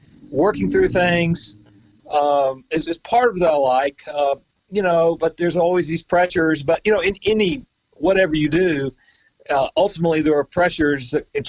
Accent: Charlotte, North Carolina, United States; Well, I'm from North Carolina. I grew up in Charlotte.

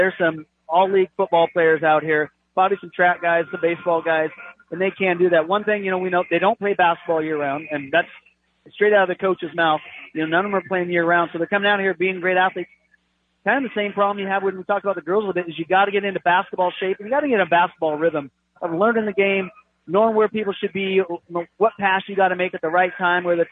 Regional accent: North Bend, Oregon, United States; I grew up in North Bend a little bit

